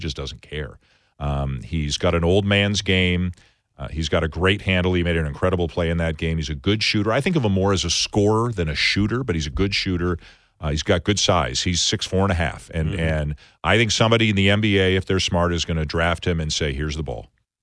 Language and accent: English; Canada; I am worried as a Canadian